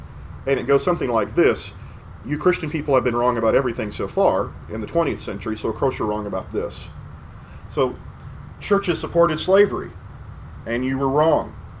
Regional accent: Seminole, Oklahoma, United States; So he was a preacher at one point in Seminole, Oklahoma, my hometown.

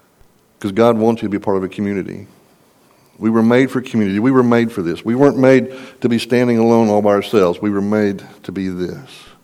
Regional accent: Texas, United States; I'm from Texas.

